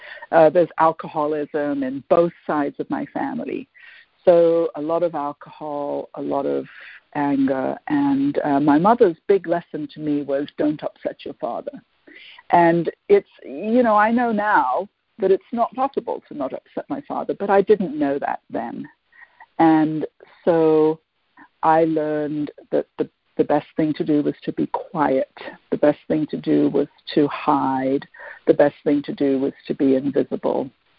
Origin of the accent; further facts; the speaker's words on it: London, United Kingdom; So I grew up in London